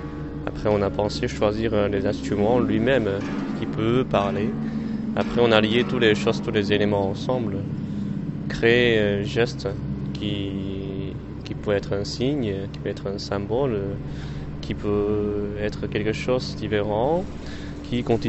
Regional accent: Shanghai, China; French is a second language; moved away as an adult; now in France; Je viens de la Chine. Je suis né à Shanghai.

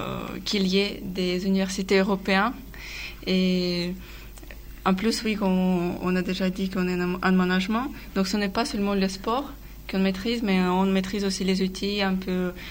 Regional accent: Russia; French is a second language; je viens de Russie, et donc je fais mes études

